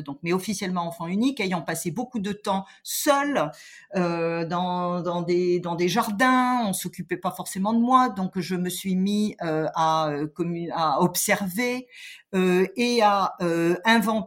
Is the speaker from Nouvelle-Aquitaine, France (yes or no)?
no; Grand Est, France; born there; je suis née en Alsace, hein, je suis bien française quand même